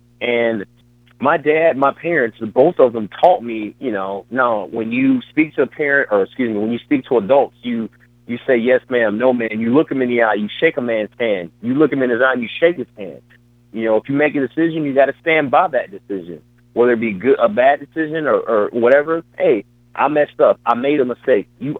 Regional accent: Chicago, Illinois, United States; Yeah, so my dad, you know, I'm from the South Side of Chicago

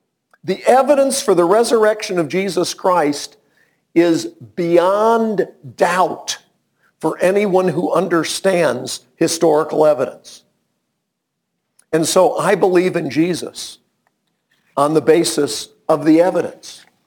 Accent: Illinois, United States; born there; I was born in Illinois, and people in Illinois call it the land of Lincoln

